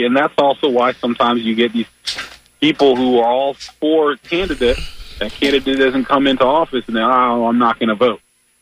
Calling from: Tampa, Florida, United States

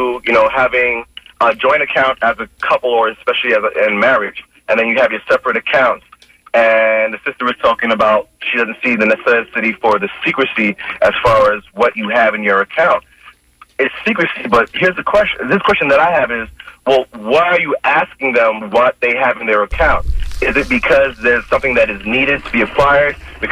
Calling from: Tampa, Florida, United States; I'm calling from Tampa.

